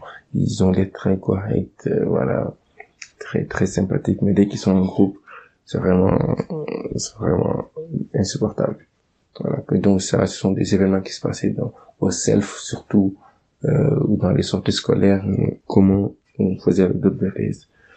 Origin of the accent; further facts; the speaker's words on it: Senegal; moved away as an adult; now in France; je suis sénégalais, je suis né et grandi au Sénégal jusqu'en 2011, l'année d'obtention de mon baccalauréat. Donc après mon bac, j'ai eu la possibilité d'aller poursuivre mes études en France.